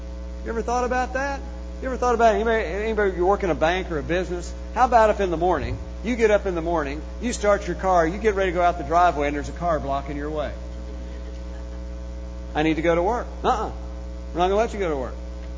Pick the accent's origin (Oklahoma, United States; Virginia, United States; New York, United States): Oklahoma, United States; I grew up in Oklahoma.